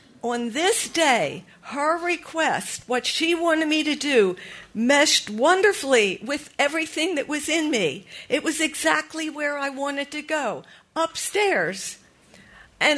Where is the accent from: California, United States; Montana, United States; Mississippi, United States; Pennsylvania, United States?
Pennsylvania, United States; Philadelphia; a command that she gave me that I heard over and over again growing up in Philadelphia on 1124 Gillam Street.